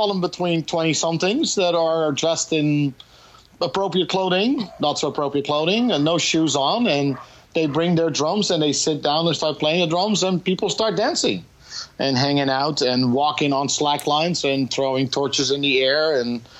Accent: Netherlands; Actually, I was raised in the Netherlands

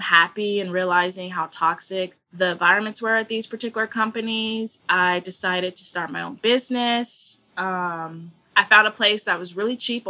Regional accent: Kansas, United States; moved away as an adult; now in San Diego, United States; I had moved from Kansas, my home state, to San Diego, and I was working at Massage Envy as a receptionist.

